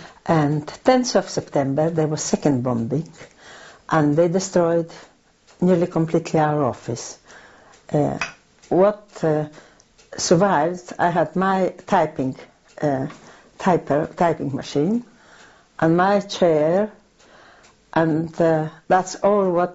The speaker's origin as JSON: {"language": "English", "town": "Kornica", "country": "Poland", "tie": "born there", "second_language": "English", "said": "That's central Poland. It's about 120 kilometers from Warsaw, and between Szelce, that's another town."}